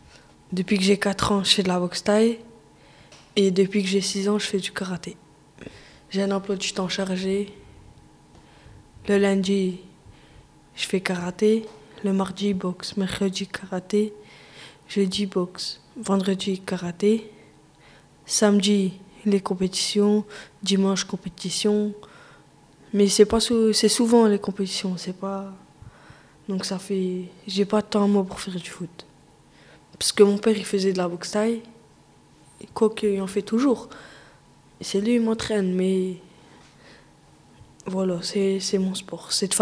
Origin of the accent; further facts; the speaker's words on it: France; born there; Mon pays d'origine, c'est l'Algérie, mais je suis né en France. J'ai 14 ans.